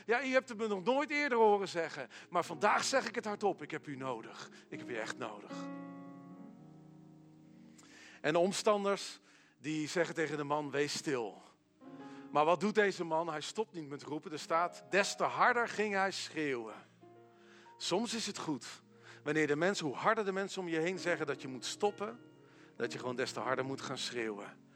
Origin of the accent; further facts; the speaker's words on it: Veenendaal, Utrecht, Netherlands; Ik kom uit Veenendaal.